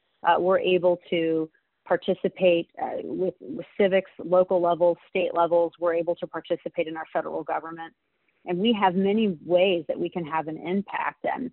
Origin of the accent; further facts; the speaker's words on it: United States; I don't believe in giving up any more of my authority as an American citizen to the government